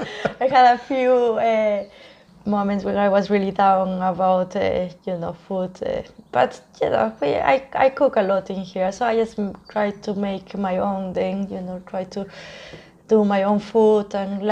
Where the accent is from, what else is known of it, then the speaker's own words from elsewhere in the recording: Galápagos, Ecuador; So, yeah, I'm from the Galapagos Islands, Ecuador, and I really far away.